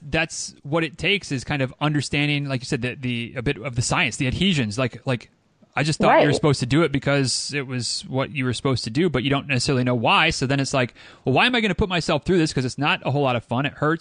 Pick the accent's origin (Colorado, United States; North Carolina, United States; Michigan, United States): Michigan, United States; I grew up in Northern Michigan on the coast of Lake Michigan.